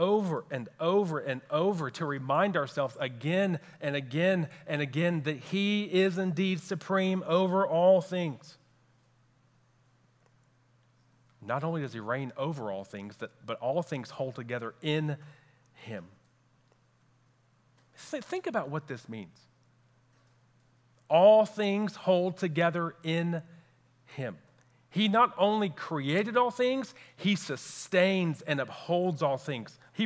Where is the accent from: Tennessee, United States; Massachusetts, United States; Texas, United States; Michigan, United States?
Texas, United States; now in Louisville, United States; moved to Kentucky to go to seminary to prepare for ministry. And one of the first things that I did, as any Texan would do, was to scope out what the best Mexican restaurant was.